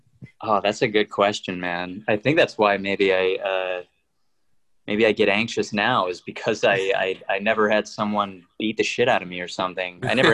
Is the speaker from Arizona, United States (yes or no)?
yes; Scottsdale, Arizona, United States; also born or lived in Gilbert; I grew up initially in Gilbert, and then we moved to Scottsdale.